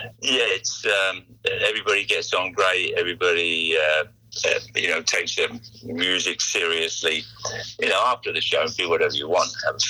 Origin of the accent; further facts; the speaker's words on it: New York, United States; And I'm an islander. I'm a New Yorker.